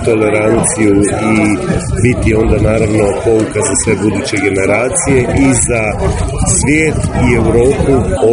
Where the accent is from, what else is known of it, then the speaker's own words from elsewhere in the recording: Novska, Sisak-Moslavina County, Croatia; s obzirom da dolazim iz Novske